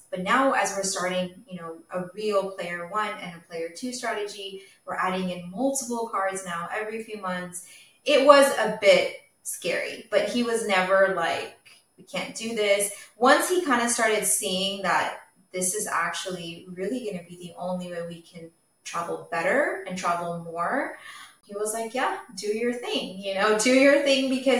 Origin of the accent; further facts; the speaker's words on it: Dallas, Texas, United States; Yeah, so I was born and raised in Dallas. I have been in Dallas all my life, never lived anywhere else.